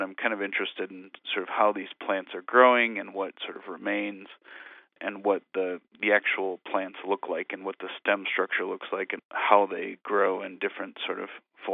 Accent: Illinois, United States; I grew up in Northern Illinois and then attended two colleges in Illinois.

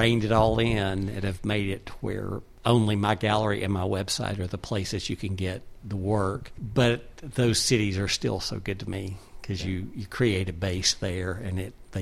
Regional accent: Tennessee, United States; Well, I grew up in East Tennessee, but I've lived in Nashville for 40-plus years

